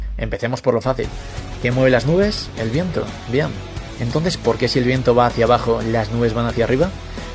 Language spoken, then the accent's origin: Spanish; Valencian Community, Spain; Quizás porque soy valenciano